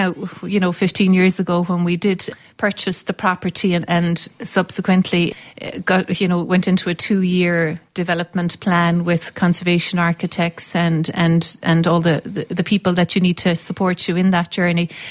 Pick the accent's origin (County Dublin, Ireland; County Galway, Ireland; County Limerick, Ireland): County Limerick, Ireland; Clarina; Well, I'm from County Limerick, Ed. I'm just a couple of miles out the road here from number one Perry Square, a place called Clarina, the small little village on the Shannon Estuary. Born and reared there, the oldest of five daughters.